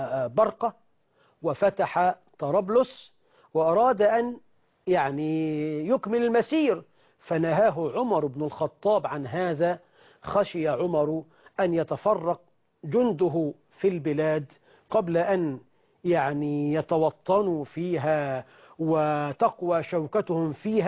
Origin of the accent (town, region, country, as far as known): Egypt